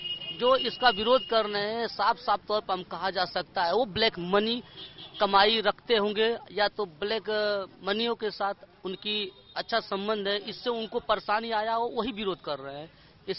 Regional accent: Dullapur, Uttar Pradesh, India; गाजीपुर जिला दुल्लापुर ग्राम सभा।

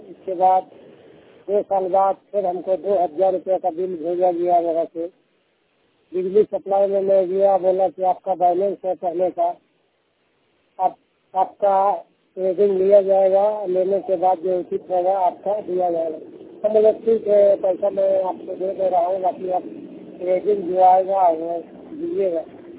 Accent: Sikandra, Bihar, India; सिकंदरा का निवासी हूँ, जमुई में सिकंदरा डिस्ट्रिक्ट जमुई बिहार।

